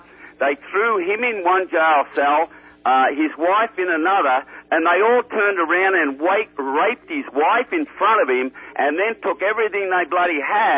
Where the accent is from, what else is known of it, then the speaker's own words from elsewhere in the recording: United States; And I'm American, I love this country with a passion